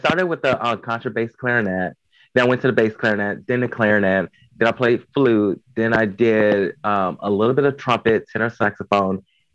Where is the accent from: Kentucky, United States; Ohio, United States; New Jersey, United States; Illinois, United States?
Illinois, United States; Chicago; I grew up in Chicago, Illinois.